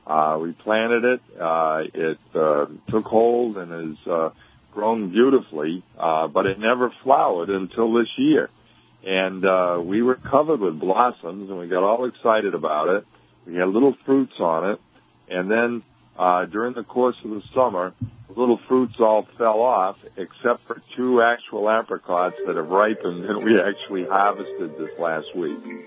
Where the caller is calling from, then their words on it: New Hampshire, United States; I'm calling from the Lake Winnipesaukee area in New Hampshire.